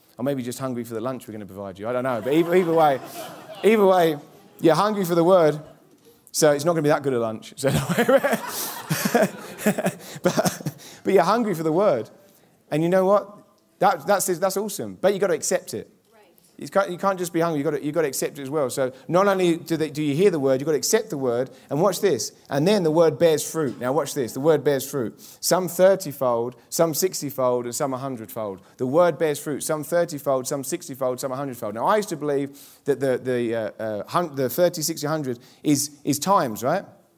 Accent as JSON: {"language": "English", "region": "England", "country": "United Kingdom", "tie": "born or raised there", "said": "a lady from my hometown in England, little hometown in England"}